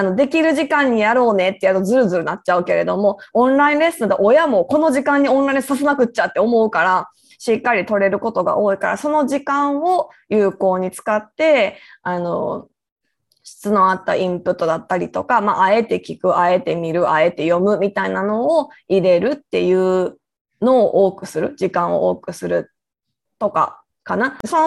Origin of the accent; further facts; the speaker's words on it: Kansai, Japan; もう私は一応生粋の関西人だけれども